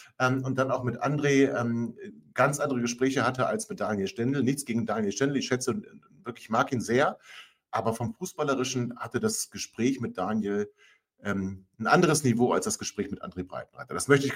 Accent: Langenhagen, Lower Saxony, Germany; also born or lived in Hannover; Ich bin nicht geboren in Langenhagen, sondern in Hannover, sondern ich bin in Langenhagen aufgewachsen.

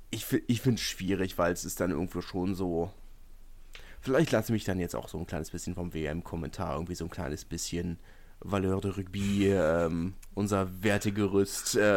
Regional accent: Berlin, Germany; als Berliner führt man natürlich mit den Berlinern nochmal ein bisschen mehr mit als anders. Ja. Da kommt immer Lokalpatriot in mir durch. Komme ja auch aus einer sehr ähnlichen Ecke

